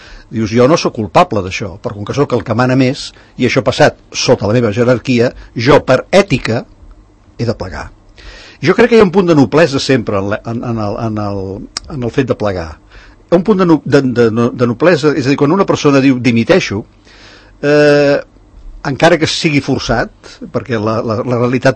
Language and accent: Catalan; Catalonia, Spain; Com a catalans sabem qui és cadascú, aquí ens coneixem tots